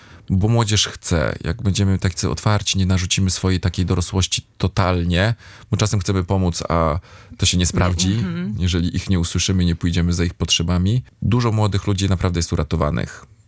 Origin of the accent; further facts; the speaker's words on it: Gdańsk, Pomeranian Voivodeship, Poland; ja jestem fanem Gdańska. I jestem z Gdańska.